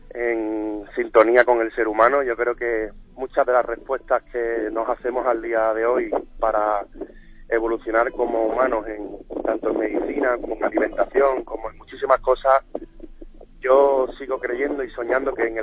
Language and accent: Spanish; Cádiz, Andalusia, Spain; como gaditano, pues tener tu casa en una salina, en una marisma, rodeado de todos esos elementos y esas vistas que había visto siempre de pequeño en Cádiz